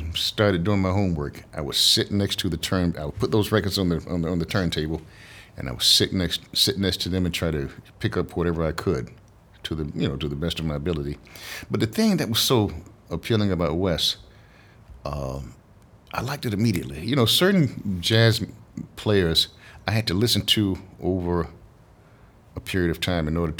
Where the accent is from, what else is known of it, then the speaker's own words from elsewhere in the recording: the South, United States; I grew up in the South, man.